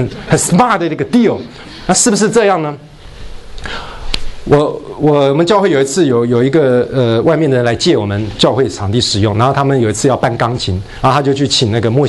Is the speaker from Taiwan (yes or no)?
no; China